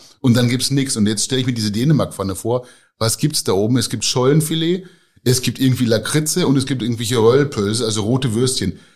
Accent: Northern Germany, Germany; ich bin ja auch als Norddeutscher aufgewachsen

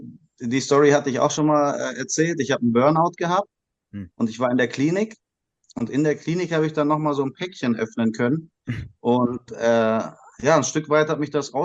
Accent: Indonesia; ich bin ja in Indonesien aufgewachsen. Und auch da war Basketball groß in den 90ern, wo ich 80er, 90er, wo ich aufgewachsen bin.

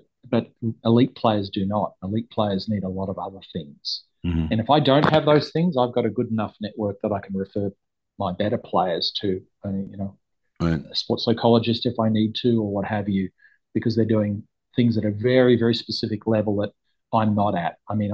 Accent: Australia; when I was growing up in Australia, working in Australia and other places where it's more of a sporting culture.

